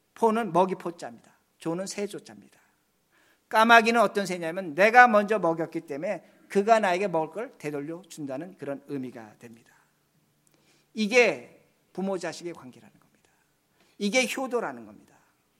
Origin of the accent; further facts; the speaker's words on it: South Korea; now in United States; 우리 한국 분들이 저도 그런 적이 있는데